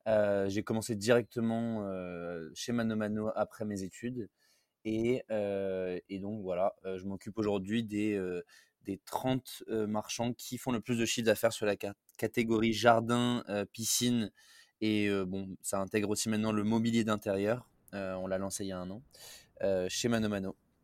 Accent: Lille, Hauts-de-France, France; Un deuxième ch'ti du coup … j'ai 26 ans, je viens de Lille aussi

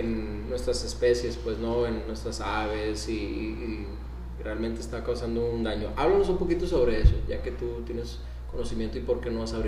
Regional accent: United States; crecí en otro ambiente, en realidad, ¿no? Otra cultura, que incluso allá también, de donde yo nací y crecí, que es allá en Estados Unidos.

